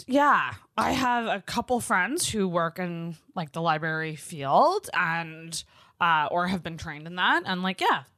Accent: Antigonish, Nova Scotia, Canada; Restrictions and big outbreak in Antigonish, which is my hometown.

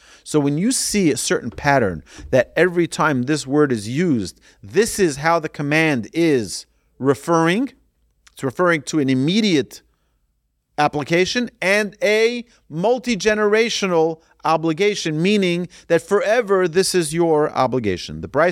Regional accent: Muncie, Indiana, United States; where we grew up in Muncie

